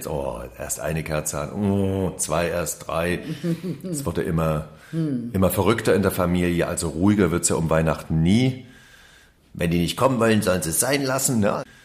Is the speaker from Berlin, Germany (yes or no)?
no; Saxony, Germany; Ich komme ja aus dem Sachsenland.